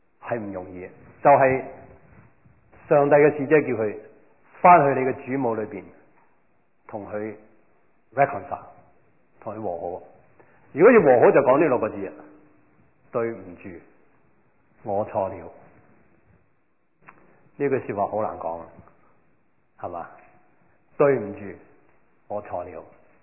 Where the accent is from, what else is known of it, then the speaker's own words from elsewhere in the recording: New Territories, Hong Kong; 我喺新界，我係新界人，有一間祖屋